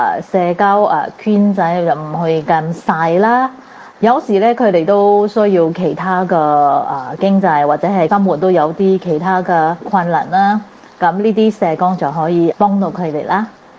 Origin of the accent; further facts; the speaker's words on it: Singapore; 各位哥哥姐姐大家好，我是新加坡的